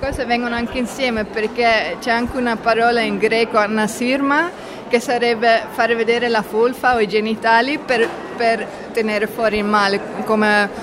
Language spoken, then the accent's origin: Italian; Amsterdam, North Holland, Netherlands; Di Amsterdam.